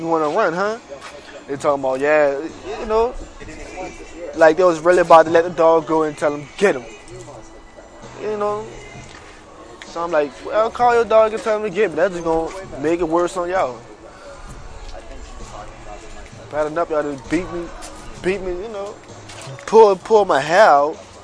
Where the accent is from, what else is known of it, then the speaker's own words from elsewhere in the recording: New Orleans, Louisiana, United States; I'm from New Orleans.